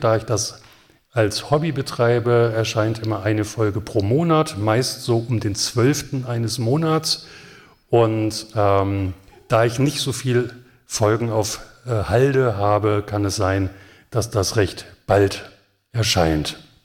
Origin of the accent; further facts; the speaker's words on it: Hanover, Lower Saxony, Germany; Nun bin ich als Hannoveraner